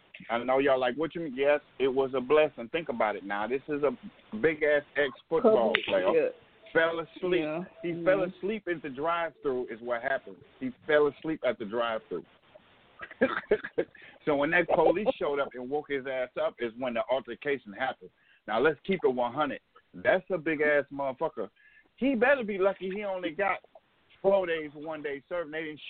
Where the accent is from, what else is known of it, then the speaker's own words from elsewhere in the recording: Minnesota, United States; You know I'm from Minnesota. You know I say my E's and R's.